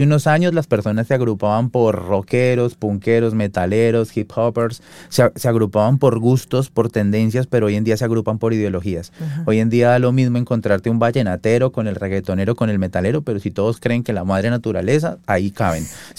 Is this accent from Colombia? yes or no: yes; Colombia; yo hice iglesia aquí en Estados Unidos casi 5 años, casi 6 años, y ahora llevo pues en mi país, en Colombia